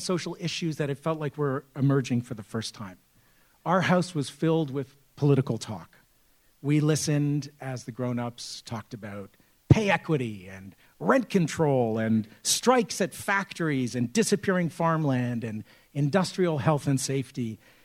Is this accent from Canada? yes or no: yes; Toronto, Ontario, Canada; I grew up in Scarborough. When I was a kid, my mom was a columnist for the Toronto Star, and my dad was a member of the provincial parliament for the Ontario NDP. I grew up in the 70s